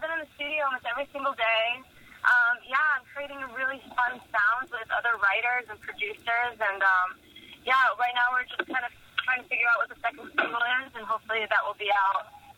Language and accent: English; Florida, United States; now in Australia; It actually reminds me a lot of where I grew up in Florida.